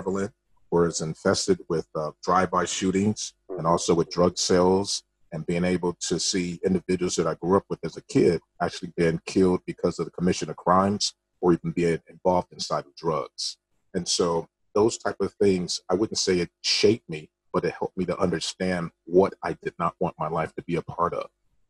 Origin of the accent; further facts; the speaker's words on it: Hawaii, United States; born there; I was born in Oahu, Hawaii.